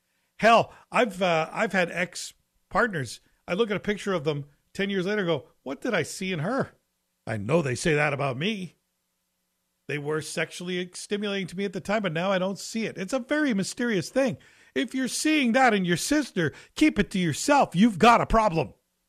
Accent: Quebec, Canada; But then again, I'm from Quebec.

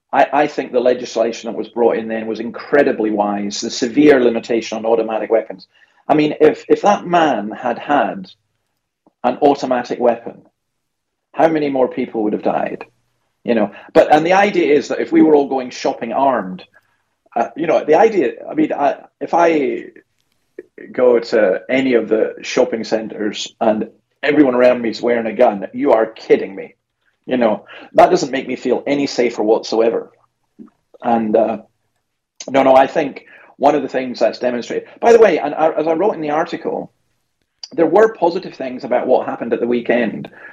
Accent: Scotland, United Kingdom; in my own country, or my home country, Scotland

